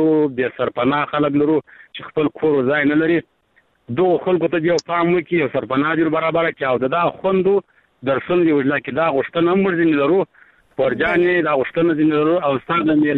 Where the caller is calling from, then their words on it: Arghandab, Kandahar, Afghanistan; لکندار ولایت ارغنداول سوالیسه د ټلیفون په کار شم